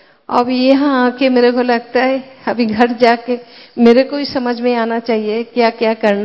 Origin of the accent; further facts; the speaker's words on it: Kolkata, West Bengal, India; मैं कलकत्ता से आई हूँ